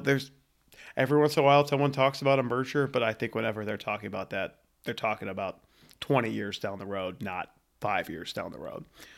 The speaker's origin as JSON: {"language": "English", "town": "Buffalo", "region": "New York", "country": "United States", "tie": "born or raised there", "said": "my hometown at Buffalo, New York"}